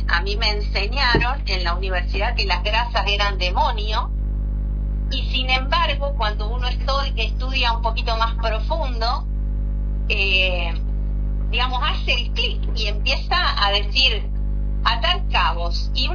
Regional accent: Arias, Córdoba, Argentina; quería aclararles que soy de Arias, provincia de Córdoba.

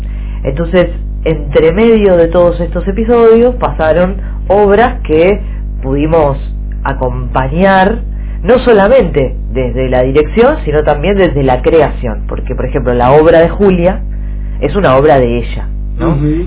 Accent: Mar del Plata, Buenos Aires Province, Argentina; moved away; Entonces yo trabajo mucho esa idea de por qué me fui de Mar del Plata en su momento, y por qué no volví, porque podría haber vuelto y no.

